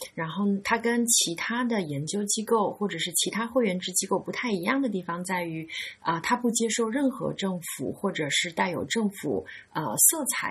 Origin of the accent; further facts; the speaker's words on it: China; born there; moved away as an adult; 我自己是在中国出生，然后在中国读的大学，后来选择出国念硕士和博士